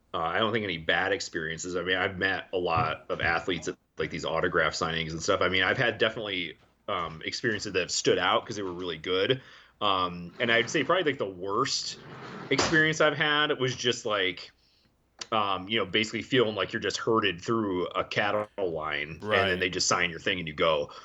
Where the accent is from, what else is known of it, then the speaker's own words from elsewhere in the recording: Virginia, United States; And I said, oh, you know, we're from Virginia and, we're in the Navy.